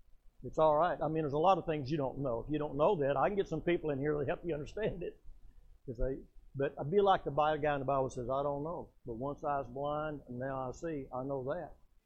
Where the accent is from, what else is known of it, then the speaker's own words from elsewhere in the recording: Oklahoma, United States; I'm from Oklahoma. I don't like Oklahoma. I never have liked Oklahoma. I never will like Oklahoma.